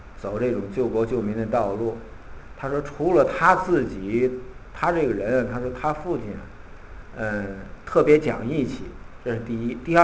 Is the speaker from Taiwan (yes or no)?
no; China; 因为我们中国人有一句俗话叫做吃水不忘挖井人